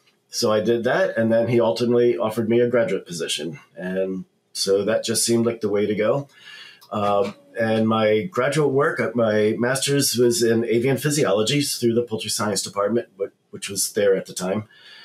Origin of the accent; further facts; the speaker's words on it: Baltimore, Maryland, United States; And I'm originally from Baltimore City. And growing up, never even thought about farm animals until I turned 15 and the family moved out to a more rural area.